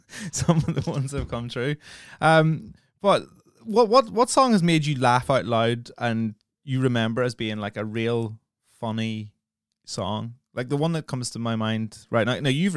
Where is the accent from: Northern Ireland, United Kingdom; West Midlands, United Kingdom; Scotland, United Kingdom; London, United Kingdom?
Northern Ireland, United Kingdom; growing up in Northern Ireland is very much like growing up in the north of England.